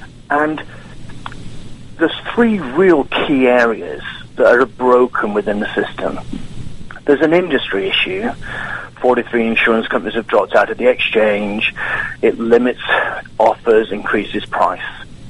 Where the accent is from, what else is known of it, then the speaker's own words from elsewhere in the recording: England, United Kingdom; now in United States; Well, first of all, I'm English. You can tell from the accent, but I am learning Southern